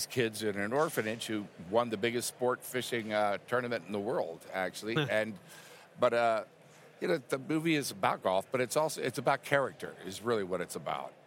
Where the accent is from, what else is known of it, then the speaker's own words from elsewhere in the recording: Houston, Texas, United States; Yeah, I'm from Houston originally.